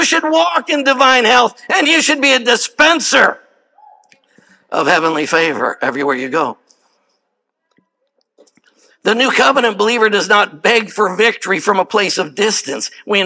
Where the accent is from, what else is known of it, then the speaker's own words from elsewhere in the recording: Jamaica; I am Jamaican.